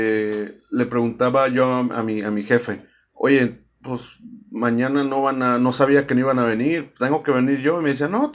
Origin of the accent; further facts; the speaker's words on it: Nuevo León, Mexico; En mi país regiolán.